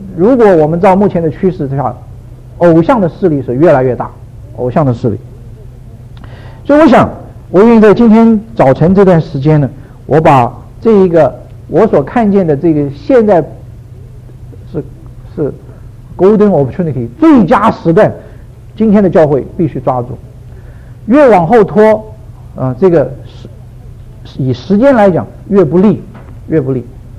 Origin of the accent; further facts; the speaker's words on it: Taiwan; 我自己从台湾来的。